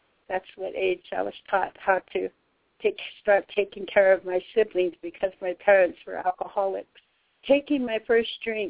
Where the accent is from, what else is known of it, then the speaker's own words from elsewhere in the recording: Rosebud, South Dakota, United States; I'm from the Rosebud Chichongu Nation in Rosebud, South Dakota.